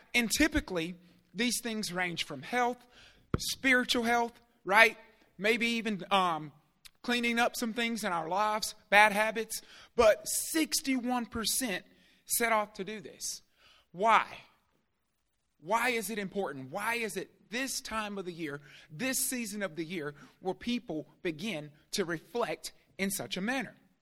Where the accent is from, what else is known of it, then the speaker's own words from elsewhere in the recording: Columbia, Tennessee, United States; Not from Clarksville. I'm from Columbia.